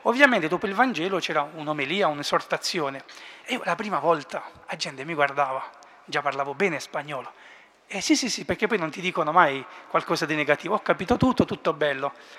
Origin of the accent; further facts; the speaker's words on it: Apulia, Italy; moved away as an adult; now in Milan, Italy; L'accento si sente che non è proprio milanese, io sono pugliese, orgogliosamente pugliese, ma come tutti molti giovani pugliesi, ogni tanto si va al nord per lavorare e quindi vivo a Milano.